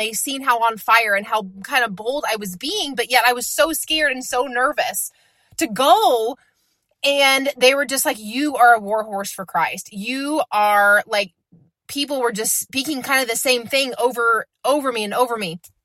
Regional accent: Illinois, United States; I'm like, I'm from Southern Illinois.

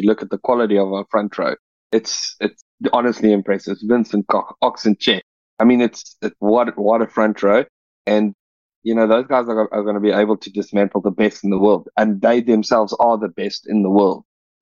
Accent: South Africa; I'm South African

